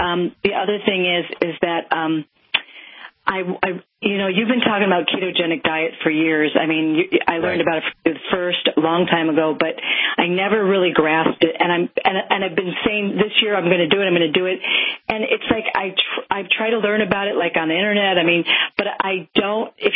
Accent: California, United States; now in Ohio, United States; from California.

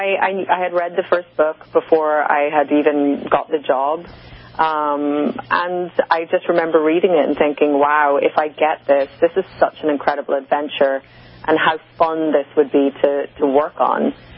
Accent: Ireland; And it's a beautiful thing as an Irish person who many of my ancestors

